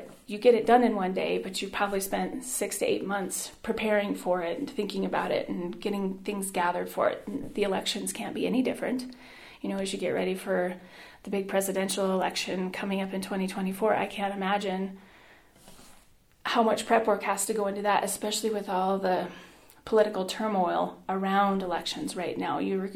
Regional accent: Buffalo, New York, United States; well, I am from the Buffalo community

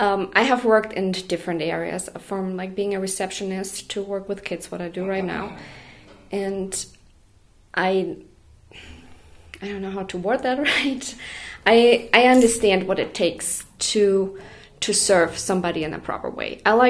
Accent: Germany; moved away as an adult; now in United States; and I'm originally from Germany. I came to the United States in 2012.

